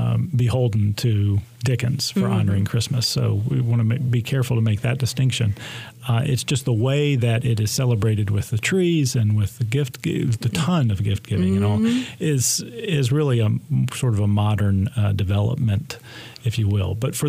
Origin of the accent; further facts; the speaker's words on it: Durham, North Carolina, United States; So I'm from Durham, grew up just across the line, so to speak, and have been here in ministry in Chapel Hill for the last 4.5 years